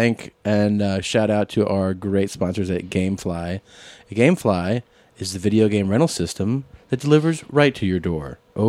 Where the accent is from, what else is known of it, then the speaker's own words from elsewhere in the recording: Canada; I'm Canadian. I'll be at Rumors in Winnipeg.